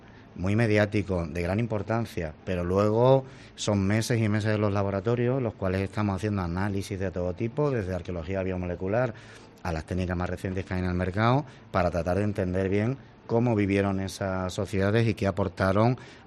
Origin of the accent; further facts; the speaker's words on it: Ceuta, Spain; Yo soy de Ceuta.